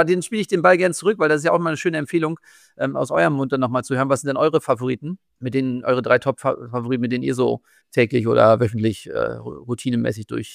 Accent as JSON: {"language": "German", "region": "Hamburg", "country": "Germany", "said": "Ich komme aus Hamburg"}